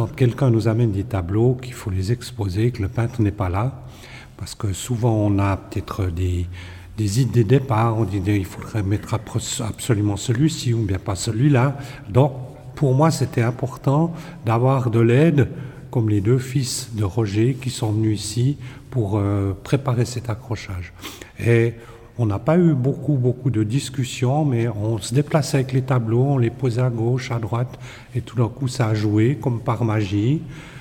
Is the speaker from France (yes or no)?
no; Moutier, Bern, Switzerland; je l'ai connu dans son enfance, parce que je suis de Moutier, évidemment.